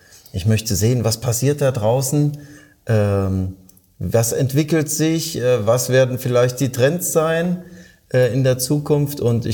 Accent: Halle, Saxony-Anhalt, Germany; born there; now in Baden-Baden, Germany; ich komme gebürtig aus dem Osten Deutschlands, aus Halle-Saale, und bin dann ins 750 Kilometer entfernte Baden-Baden gegangen

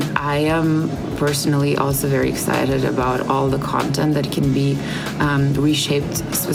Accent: Hamburg, Germany; I come from Hamburg in Germany

